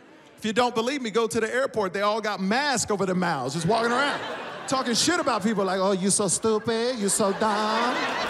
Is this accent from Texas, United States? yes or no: yes; Houston, Texas, United States; I was born and raised in Houston, Texas. Yeah. I went to an all-white school in Houston, Texas.